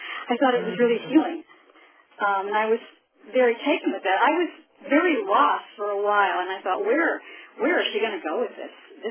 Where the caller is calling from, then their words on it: Connecticut, United States; I'm calling from Connecticut